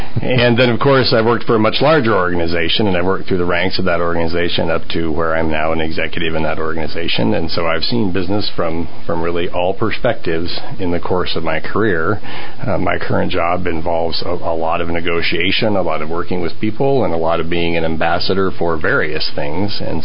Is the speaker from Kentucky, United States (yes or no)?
no; North Platte, Nebraska, United States; I was born and raised in North Platte. I'm currently 51 years old, so you can figure that out.